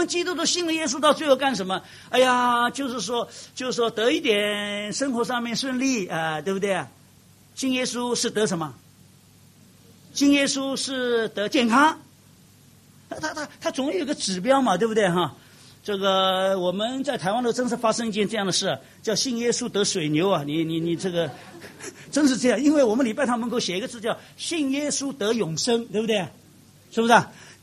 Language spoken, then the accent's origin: Chinese; Shanghai, China; 我们上海人问答问题的，哎，生意哪能了，是吧？